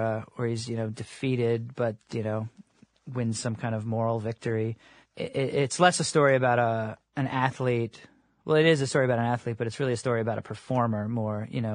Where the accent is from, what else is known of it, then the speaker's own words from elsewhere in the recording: Long Island, New York, United States; I grew up on Long Island, and I went to a few shows, and I saw.